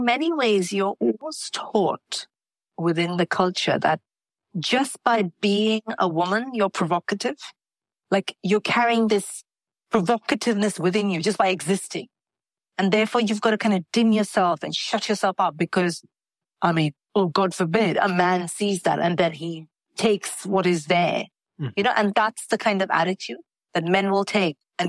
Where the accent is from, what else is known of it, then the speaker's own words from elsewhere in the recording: India; I grew up in India in the 80s. There was like zero exposure. We had like one TV channel, which played for 4 hours every evening.